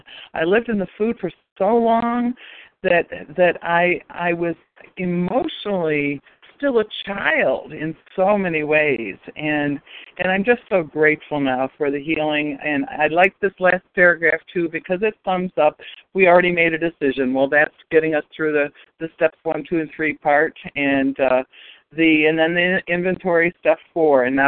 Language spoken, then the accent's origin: English; New York, United States; just for today, and I'm from Western New York.